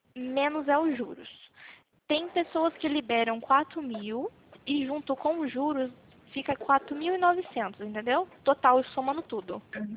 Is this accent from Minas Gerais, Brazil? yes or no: no; Cornélio Procópio, Paraná, Brazil; Eu sou de Cornélio Procópio, Paraná.